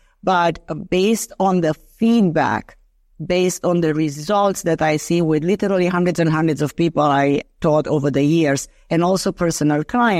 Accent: Romania; English is a second language; as I grew up in Romania

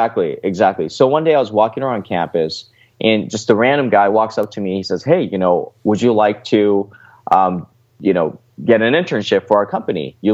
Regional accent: La Crescenta, California, United States; I was insulated in this kind of Korean bubble growing up in La Crescenta, California, where about 40% of my classmates were Korean because they all kind of moved there to go to this blue ribbon public school.

